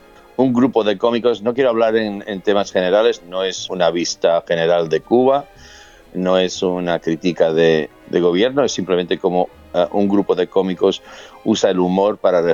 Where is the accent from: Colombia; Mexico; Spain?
Spain; me crié en España durante la dictadura de Franco